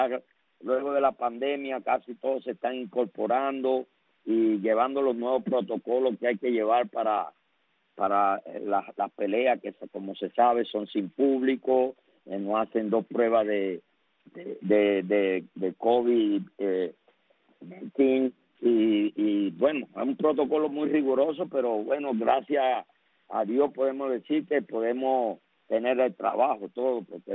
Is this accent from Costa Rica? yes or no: no; Cuba; una buena representación de ser cubano, porque todos somos cubanos.